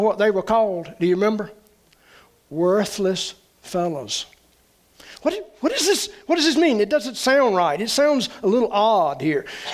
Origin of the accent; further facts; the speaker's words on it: the South, United States; I know, I'm a Southerner, okay? Here's the flow of the South.